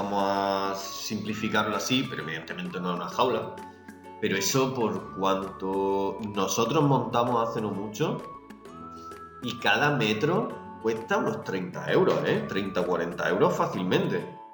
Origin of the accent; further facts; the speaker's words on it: Jaén, Andalusia, Spain; pero es que somos de Jaén